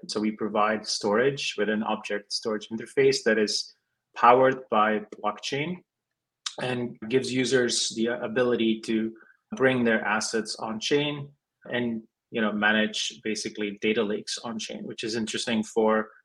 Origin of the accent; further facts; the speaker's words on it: Belgium; now in United States; And then after that, I moved to the US. I'm originally from Belgium